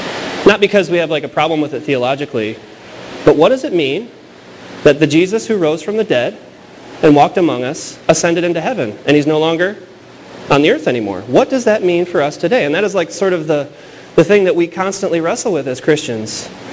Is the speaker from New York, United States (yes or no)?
no; Rockford, Illinois, United States; I grew up in Rockford, Illinois, but my best friend moved to California while I was away